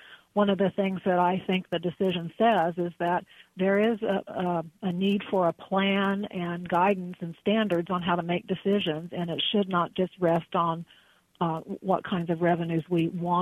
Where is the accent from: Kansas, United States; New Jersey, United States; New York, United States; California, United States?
Kansas, United States; You know, and I grew up in Kansas, and I always think of family, faith, and education and community as being the core values, the reasons that we live in Kansas.